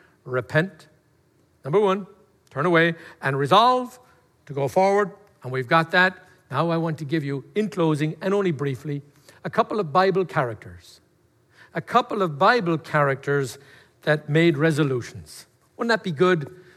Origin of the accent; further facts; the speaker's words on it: Ireland; I do too. I'm Irish.